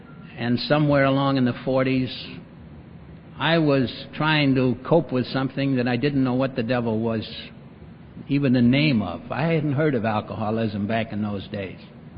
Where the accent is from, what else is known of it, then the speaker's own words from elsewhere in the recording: Chicago, Illinois, United States; I was born and raised in Chicago, attended the University of Chicago.